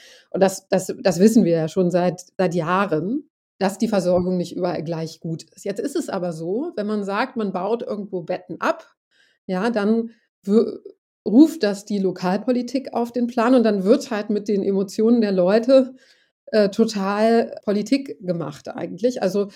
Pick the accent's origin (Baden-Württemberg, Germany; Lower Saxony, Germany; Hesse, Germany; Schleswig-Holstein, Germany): Lower Saxony, Germany; Göttingen; Ich komme aus Göttingen übrigens, ne?